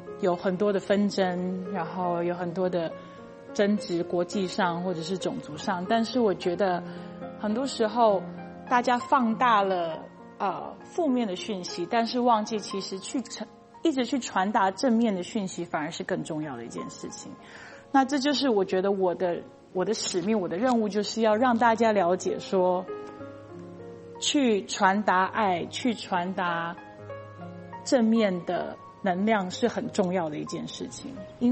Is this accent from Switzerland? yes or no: no; Taiwan; now in United States; 我其实是来自台湾，我八九年前才来到美国，